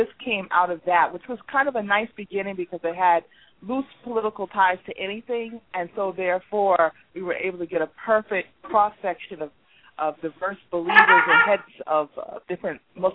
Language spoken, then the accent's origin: English; Brooklyn, New York, United States; also born or lived in Boston; So that's also my home state of New York, Brooklyn, New York. Grew up here in Boston, though, under the W.D. Muhammad community, went to Clara Muhammad School